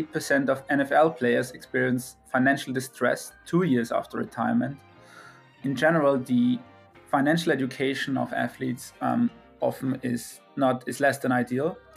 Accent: Vienna, Austria; English is a second language; So I'm from Vienna originally. That's in Austria.

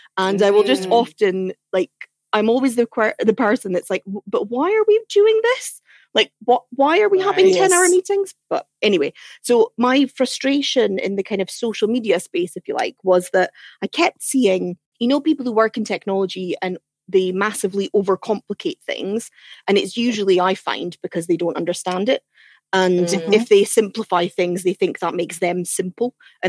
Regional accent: Scotland, United Kingdom; accent: Scottish; moved away as an adult; now in London, United Kingdom; I've been in London now because spoiler alert from my ridiculous Scottish accent, but I'm not from London.

